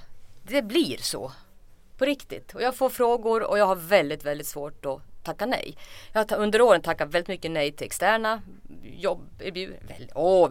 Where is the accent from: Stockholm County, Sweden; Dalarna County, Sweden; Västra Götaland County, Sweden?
Dalarna County, Sweden; Borlänge; moved away; Jag kommer från Borlänge från början. Jag hörs kanske på min dialekt. Men det är 20 år sedan jag lämnade Borlänge. 30 år sedan jag lämnade Borlänge också.